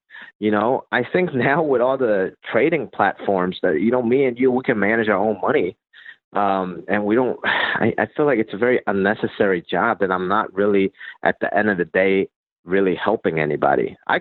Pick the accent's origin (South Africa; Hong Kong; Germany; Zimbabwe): Hong Kong; now in United States; I came from Hong Kong